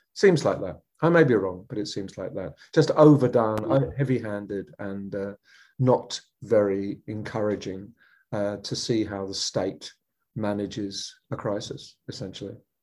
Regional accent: Australia; As an Australian citizen, to be treated like we've been treated

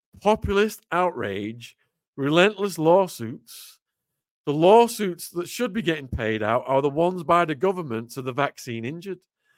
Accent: Widnes, North West England, United Kingdom; One of them was a sports guy involved in rugby in Widnes, my hometown.

